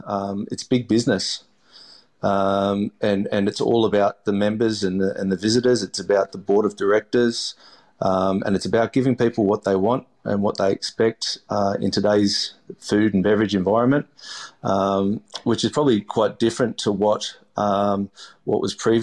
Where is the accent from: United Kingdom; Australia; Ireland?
Australia; Melbourne, Victoria; I grew up in Melbourne on Port Phillip Bay